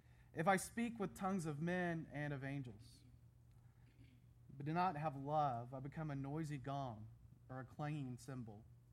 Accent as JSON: {"language": "English", "region": "Texas", "country": "United States", "tie": "born or raised there", "lives_now": "Pennsylvania, United States", "said": "And then, I grew up in Texas. It's interesting going back to a place where everyone has accents and they talk so slow after living in East Pennsylvania for so long."}